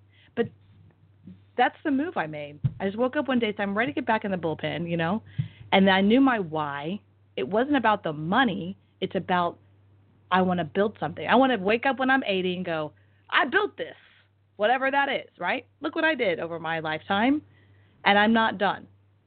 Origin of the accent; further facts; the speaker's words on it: Texas, United States; also born or lived in Florida; So I woke up and my sister is in Austin. I'm from Texas, and Austin was doing very well on a financial level.